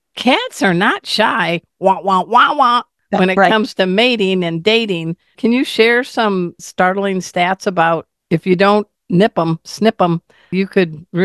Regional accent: Indiana, United States; Well, you know, Indiana no place has no sense of humor. I'm from Indiana, so I can say that.

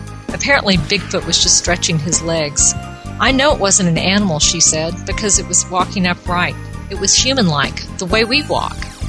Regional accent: Texas, United States; I grew up in South Texas and had a lot of good friends who were goat ropers, but I never met a goat sucker.

